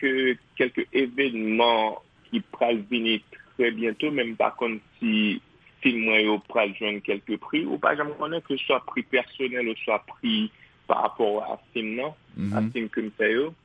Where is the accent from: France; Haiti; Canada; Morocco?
Haiti; Mais en tant qu'Haïtien, je pense que tout Haïtien compte